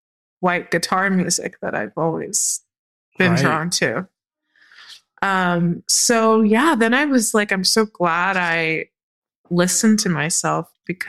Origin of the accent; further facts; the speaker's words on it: Texas, United States; I'm from Texas, and there's a, well, right outside of Houston